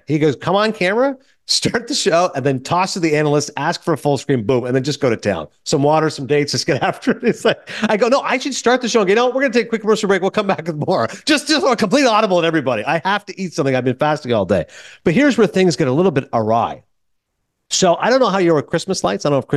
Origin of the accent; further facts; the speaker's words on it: Kuwait; I'm from Kuwait originally.